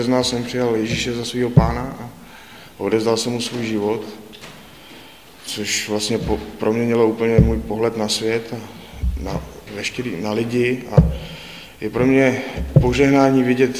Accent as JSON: {"language": "Czech", "town": "Teplice", "region": "Ústí nad Labem Region", "country": "Czechia", "said": "jsem z Teplic v Čechách, bude mi 33 let a vlastně vyrůstal jsem v nekřesťanské rodině"}